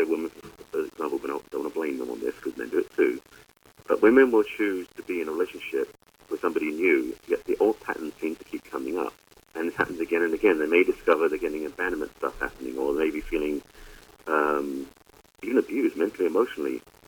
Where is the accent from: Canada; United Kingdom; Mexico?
United Kingdom; England; now in United States; growing up in England, and that's where I'm from, by the way, not Texas, I came from a very stable, straight-laced family.